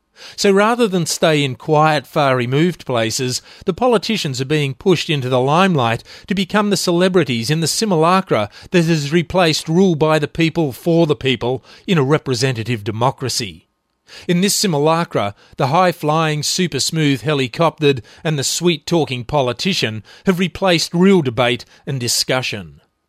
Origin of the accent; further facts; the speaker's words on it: Tasmania, Australia; Certainly not the most powerful union in Tasmania, the CFMEU. The leaders of this union, in my home state, are up to their armpits in the trough with Lennon and his mates.